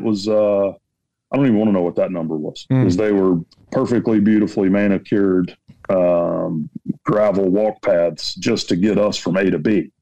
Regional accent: South Carolina, United States; I'm from South Carolina, so.

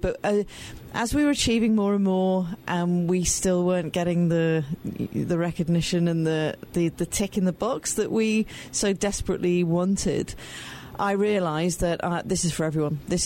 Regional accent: England, United Kingdom; born there; My father was Welsh. My mother's Scottish. I was born in England.

